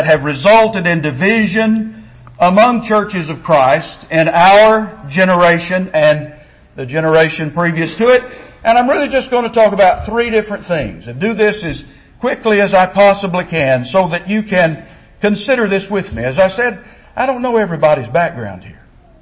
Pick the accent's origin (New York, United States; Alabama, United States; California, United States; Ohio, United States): Alabama, United States; of Alabama? 4.8 million. So there are as many people living in Harris County, Texas, as who live in my home state.